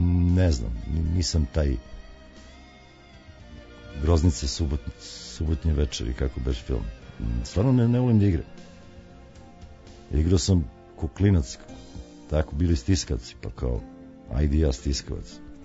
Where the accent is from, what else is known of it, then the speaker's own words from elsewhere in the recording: Serbia; Što me ne čini manje Srbinom, za Boga, tu sam se rodio i korene su mi tu i tako dalje